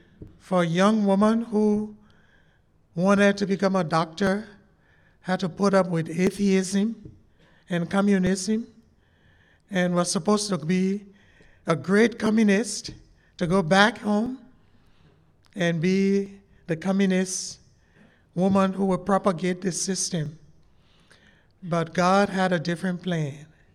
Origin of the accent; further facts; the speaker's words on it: Liberia; I am originally from Liberia, and Liberia was founded after the ex-slaves returned from this country.